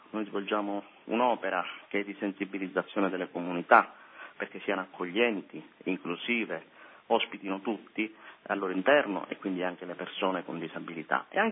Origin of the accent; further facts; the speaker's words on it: Caltanissetta, Sicily, Italy; Io sono di Caltanissetta, quindi capite, sono dall'altra parte d'Italia